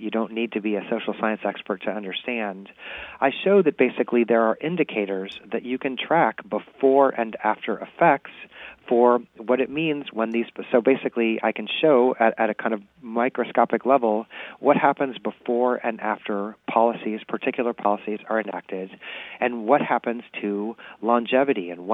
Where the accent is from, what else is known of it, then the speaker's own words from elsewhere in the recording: Kansas City, Missouri, United States; moved away as an adult; Well, I'm from Kansas City also. I went to the University of Missouri, Kansas City, so I'm a Mizzou alum also.